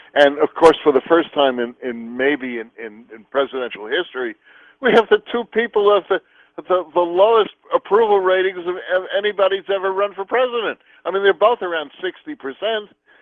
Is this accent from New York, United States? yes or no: yes; New York, United States; Now, I grew up in New York.